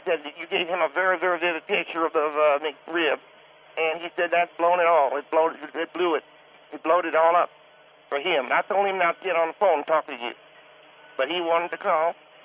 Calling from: Lancaster, California, United States; we're calling from Lancaster, California.

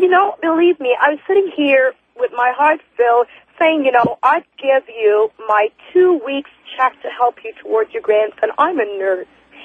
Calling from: Toronto, Ontario, Canada; I'm calling in from Toronto

